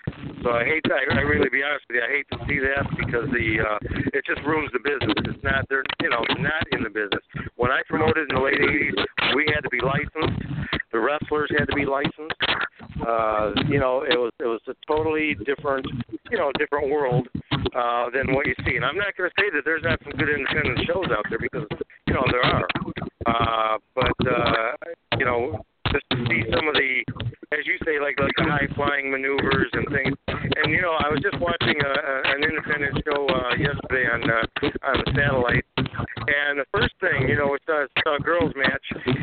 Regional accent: Chicago, Illinois, United States; from Chicago.

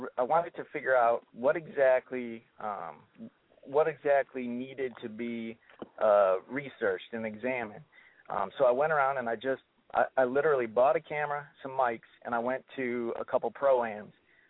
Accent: Lansing, Michigan, United States; now in Flint, United States; Well, I live in Flint right now, and I'm from Lansing, and I teach college up in Saginaw.

